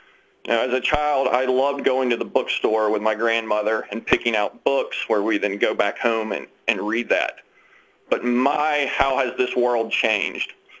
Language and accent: English; Memphis, Tennessee, United States; I'm best reminded of this as a child growing up in Memphis, Tennessee.